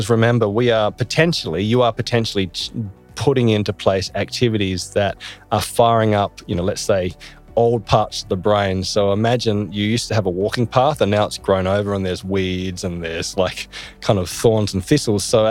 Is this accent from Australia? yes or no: yes; Tasmania, Australia; our partner from my home state of Tasmania.